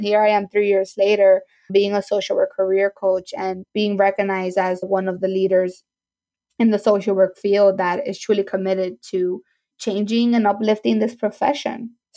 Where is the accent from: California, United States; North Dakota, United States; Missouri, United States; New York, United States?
New York, United States; New York City; I was born and raised in New York City. I was raised by a single mother and I grew up in low income.